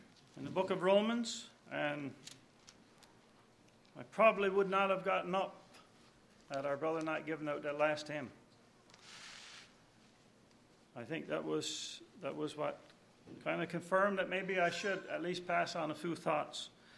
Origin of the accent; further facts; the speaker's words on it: Newfoundland and Labrador, Canada; born there; I was born in Newfoundland.